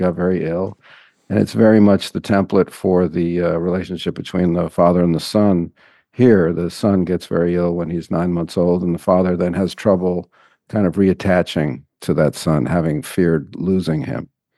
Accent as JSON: {"language": "English", "town": "Manhattan", "region": "New York", "country": "United States", "tie": "born or raised there", "said": "I grew up in Manhattan."}